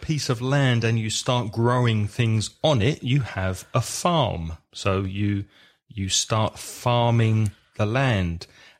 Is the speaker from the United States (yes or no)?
no; East of England, United Kingdom; And I'm from Essex, which is in southeast England, and it's also not very hilly. It's quite flat. In fact, it's as flat as a pancake.